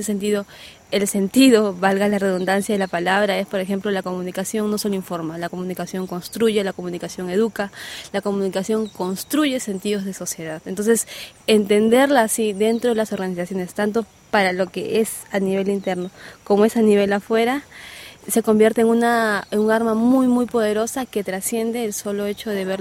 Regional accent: Peru; Yo soy comunicadora, soy de Perú

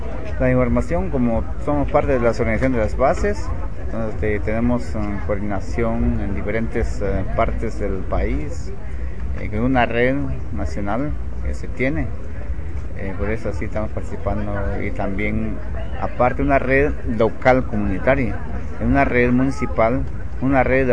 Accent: Guatemala; somos legítimos dueños guatemaltecos, somos las comunidades que permanecemos, ¿sí? Por años milenarios que vemos viviendo ahí.

